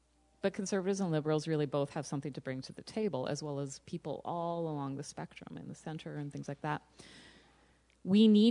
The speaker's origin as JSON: {"language": "English", "region": "Saskatchewan", "country": "Canada", "tie": "born or raised there", "said": "Every time I go back to my hometown in Saskatchewan and I'm driving around on the gravel roads, I feel this sense of the heritage I grew up"}